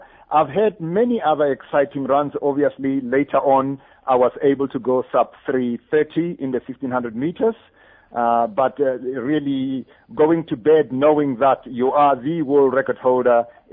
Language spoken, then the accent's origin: English; Cullinan, Gauteng, South Africa; also born or lived in Hammanskraal / Atteridgeville; Yes, I grew up in Cullinan and stayed there until at age 12.